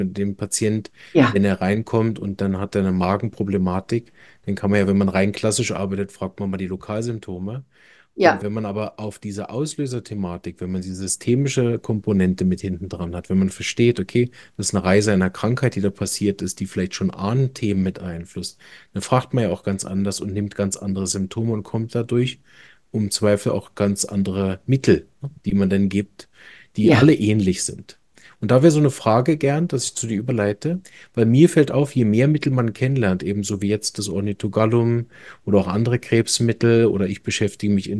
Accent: Berlin, Germany; Ich komme ja auch ursprünglich aus Deutschland, aus Berlin

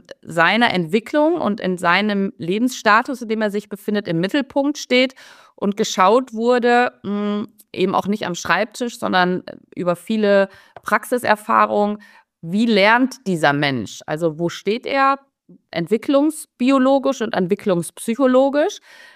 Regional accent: Merzen, Lower Saxony, Germany; Ich komme aus Merzen. Das ist ein kleiner Ort im Osnabrücker Land, also in der Nähe von Osnabrück. Schon Niedersachsen, aber ganz an der Grenze zu Nordrhein-Westfalen. Ich bin 42 Jahre alt

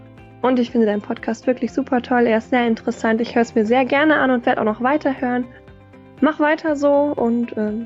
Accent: Bielefeld, North Rhine-Westphalia, Germany; Ich komme aus der Region Bielefeld.

